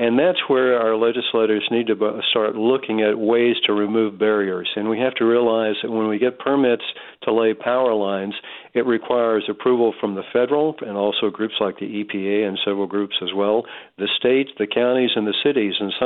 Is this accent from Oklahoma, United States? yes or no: yes; Tulsa, Oklahoma, United States; I grew up in Tulsa, that's right. Actually also worked in Oklahoma City at one point in my career, but I've lived in a lot of places in my life